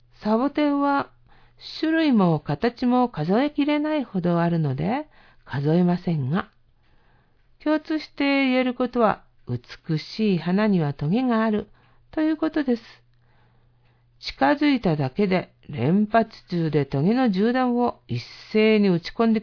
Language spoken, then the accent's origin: Japanese; Fujinomiya, Shizuoka, Japan; もっとも私の出身地は静岡の富士宮なので、雪とはあまり縁がありません。